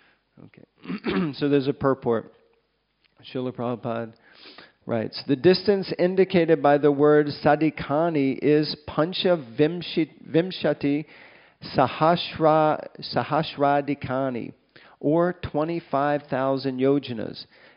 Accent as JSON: {"language": "English", "country": "United States", "said": "I'm American, unfortunately. We missed the whole metric system program."}